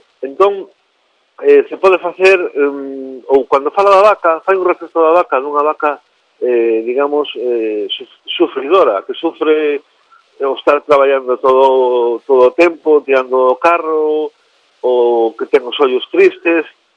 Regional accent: Galicia, Spain; Incluso os que somos de río, como a min, son da Beira do Sil

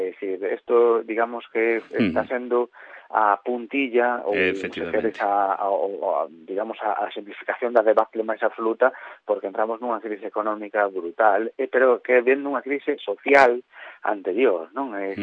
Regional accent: Galicia, Spain; eu son galego e fago cancións

